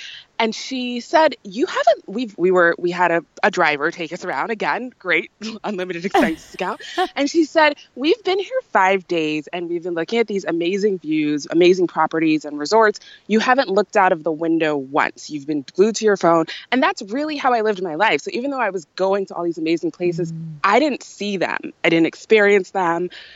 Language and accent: English; London, United Kingdom; born there; So I have a little bit of a unique situation because I have dual citizenship. I was born in London.